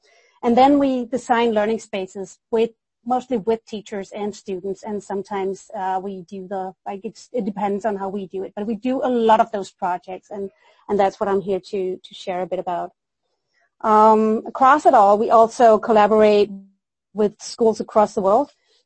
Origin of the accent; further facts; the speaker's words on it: Denmark; English is a second language; strange little accent and maybe some like language that's a bit off every now and then. I try to do my best. I am from Denmark, so that's the reason why